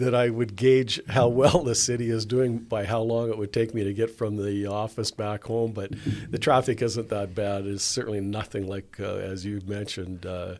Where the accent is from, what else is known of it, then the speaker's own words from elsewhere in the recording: Dawson Creek, British Columbia, Canada; And I would say that because I'm from Dawson Creek and that trip from Prince George to Dawson Creek is beautiful scenery through the Pine Pass.